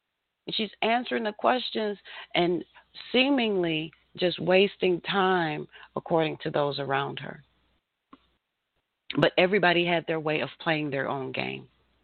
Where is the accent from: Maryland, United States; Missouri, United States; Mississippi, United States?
Missouri, United States; St. Louis; I'm from St. Louis. Don't blame me.